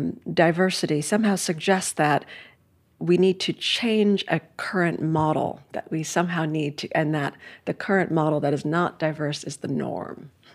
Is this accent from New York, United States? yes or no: yes; New York City, New York, United States; So I grew up in Midtown Manhattan, really a bustling part of the city, right?